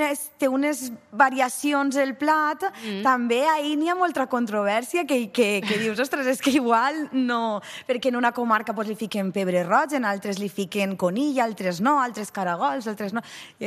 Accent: Valencian Community, Spain; Jo vinc de la Safor, vinc de les comarques centrals

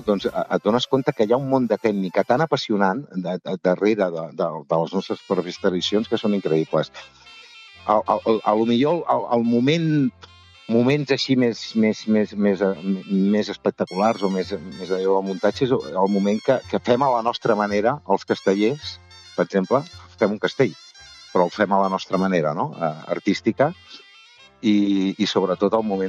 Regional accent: Catalonia, Spain; com a bon català

